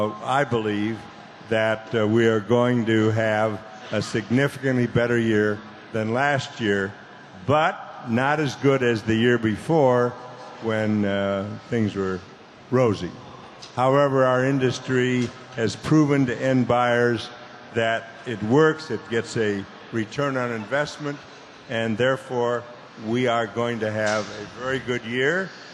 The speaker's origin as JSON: {"language": "English", "town": "Philadelphia", "region": "Pennsylvania", "country": "United States", "said": "I'm from Philadelphia, and I happen to be a big fan of Philadelphia"}